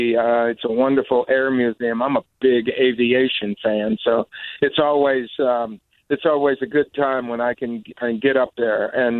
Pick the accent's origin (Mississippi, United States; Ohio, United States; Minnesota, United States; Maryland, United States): Maryland, United States; Sparrows Point; growing up in Sparrows Point, Maryland, with a couple of uncles that worked in the medical examiner's office and a grandmother who married a Chinese cook